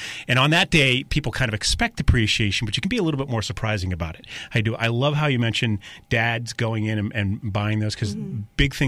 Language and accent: English; Scotland, United Kingdom; because I'm Scottish, so I go for cost.